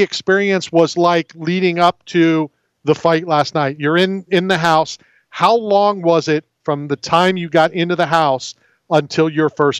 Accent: St. Petersburg, Florida, United States; And, you know, I grew up in St. Pete. It would typically rain like 15 minutes before we got out of school.

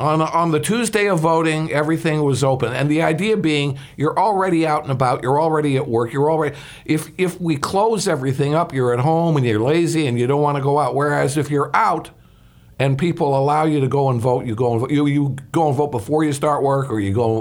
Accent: Chicago, Illinois, United States; Hey, I came from Chicago. I know exactly what you're talking about.

